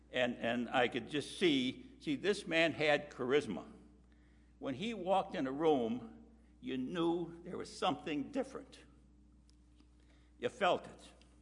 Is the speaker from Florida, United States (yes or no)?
no; Chicago, Illinois, United States; Now, I was from Chicago.